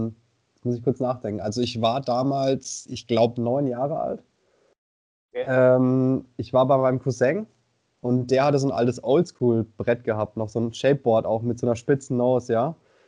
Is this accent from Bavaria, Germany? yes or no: yes; Ansbach, Bavaria, Germany; Also ich komme ursprünglich aus Ansbach, nicht die Stadt, sondern das Dorf. 400-Mann-Dorf, das ist bei Lohr am Main.